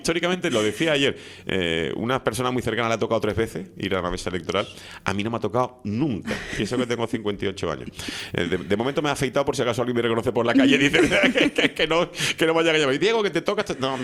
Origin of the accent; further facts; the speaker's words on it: Canary Islands, Spain; el día que los canarios nos entendamos como archipiélago